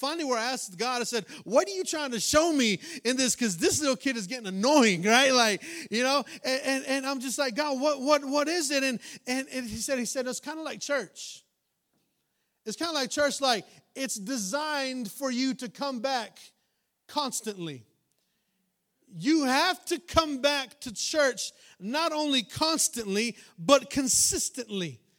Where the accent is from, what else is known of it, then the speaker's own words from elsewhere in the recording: Texas, United States; And you know, we're from West Texas. We don't know what to do when it snows, right?